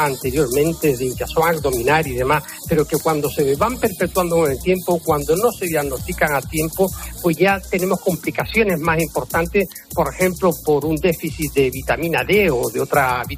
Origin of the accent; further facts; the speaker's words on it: Las Palmas de Gran Canaria, Canary Islands, Spain; Yo me he escapado a mi tierra a pasar unos días a Las Palmas de Gran Canaria